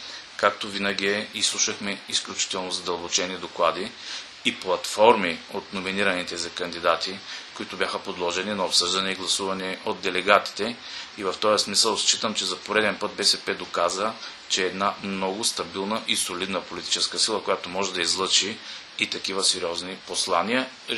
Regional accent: Veliko Tarnovo, Veliko Tarnovo Province, Bulgaria; Първо, защото аз съм великотърновец. Аз съм роден и израснал съм в Великотърново, обичам града си

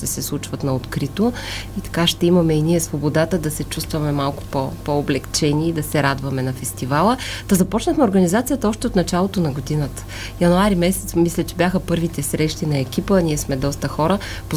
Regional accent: Gabrovo, Gabrovo Province, Bulgaria; пък сме и от Габрово

